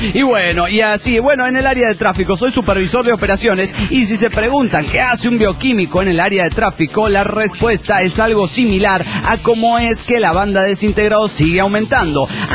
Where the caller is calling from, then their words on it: Coatzacoalcos, Veracruz, Mexico; de Coatzacoalcos, Veracruz, México.